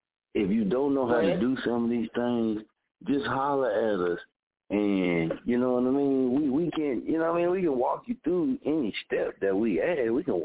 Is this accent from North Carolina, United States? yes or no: no; Muskogee, Oklahoma, United States; now, this is the Muskogee in me, born and raised in Muskogee, right? Muskogee has never taught me to be no punk.